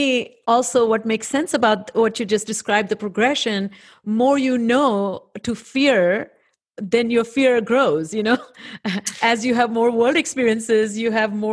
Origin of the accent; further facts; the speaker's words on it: India; growing up in India